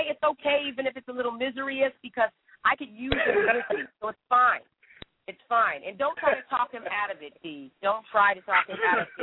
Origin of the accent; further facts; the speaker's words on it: Winslow, Arizona, United States; born there; also born or lived in Flagstaff / Philadelphia; Well, you know, I was up there in the mountains in Flagstaff. I was born in Winslow, and I have a lot of love for Arizona. I really got a lot of my, I think, my really good foundation in Arizona.